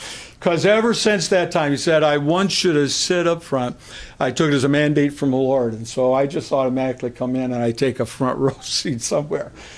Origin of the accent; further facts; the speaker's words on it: United States; Back at the age of 12, I was a pagan growing up in America.